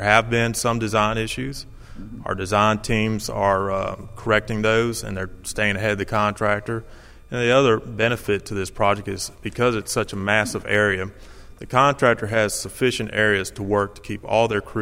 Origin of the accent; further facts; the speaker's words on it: Gulfport, Mississippi, United States; Well, I grew up here on the Gulf Coast. Father was a CB out at the Navy base. I grew up in Gulfport